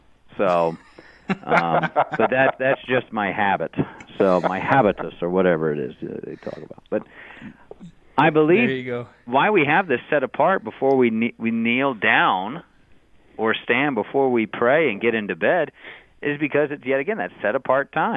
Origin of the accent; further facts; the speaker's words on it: the South, United States; I remember I grew up in the South, so we had down there, we were accused of not praying from the heart, right?